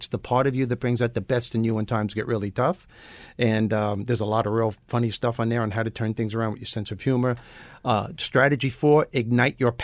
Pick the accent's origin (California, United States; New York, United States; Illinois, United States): New York, United States; Brooklyn; I'm from Brooklyn. Shoot them.